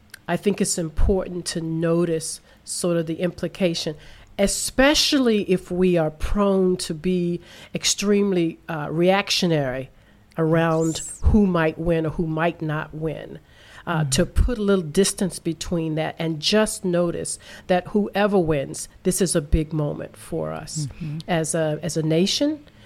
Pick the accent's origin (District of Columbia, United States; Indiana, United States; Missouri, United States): District of Columbia, United States; Washington; I was living still in Washington. I grew up in Washington, D.C.